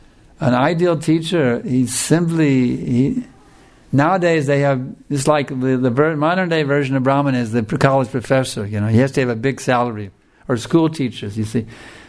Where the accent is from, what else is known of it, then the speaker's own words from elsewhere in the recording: Houston, Texas, United States; when I was a kid growing up in Houston at the St. Luke's Presbyterian Church, the minister was not, he was a paid employee.